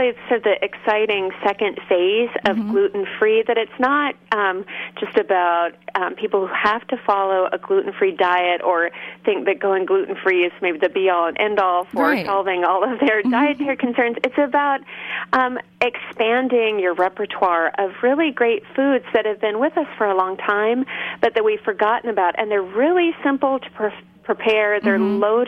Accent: Berkeley, California, United States; I grew up in Berkeley, California, okay.

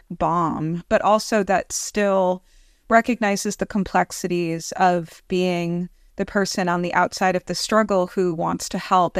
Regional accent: New York, United States; Well, growing up in New York and also just, I would say, in a community of radical-minded people, of artists, of outsiders

